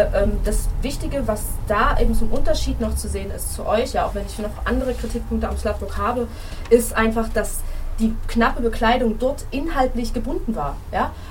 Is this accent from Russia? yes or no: yes; Russia; German is a second language; now in Germany; Ich komme aus Russland.